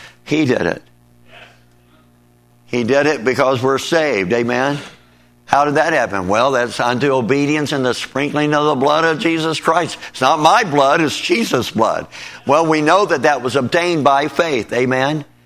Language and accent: English; Kentucky, United States; I told you a while ago I grew up in Kentucky and out in the country and so on.